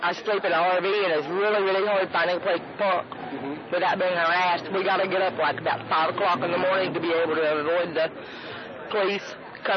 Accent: Arkansas, United States; now in Santa Cruz, United States; I'm from Arkansas.

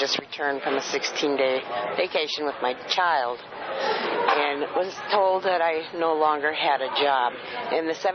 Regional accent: North Port, Florida, United States; I am from Northport, Florida.

